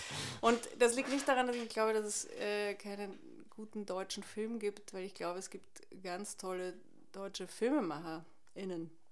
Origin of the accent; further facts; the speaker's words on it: Austria; Ich komme aus Österreich, das ist ein ganz kleiner Filmmarkt